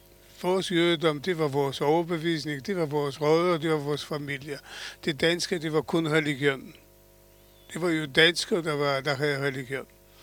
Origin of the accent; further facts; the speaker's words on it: Poland; now in Denmark; Jeg var bare jøde fra Polen.